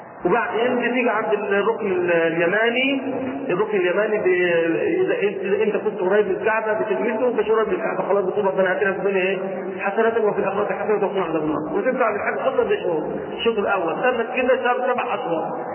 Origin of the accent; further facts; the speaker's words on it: Egypt; يعني عندنا في مصر بيحبوا اللون الأبيض، هنا بيحبوا اللون الأخضر